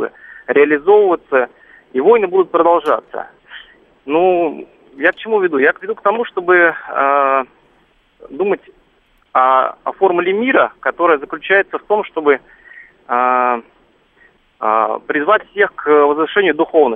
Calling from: Moscow, Russia; я из Москвы.

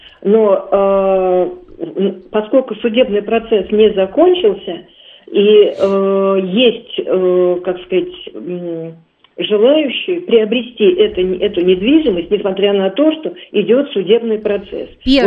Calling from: Moscow, Russia; Я из Москвы звоню, да

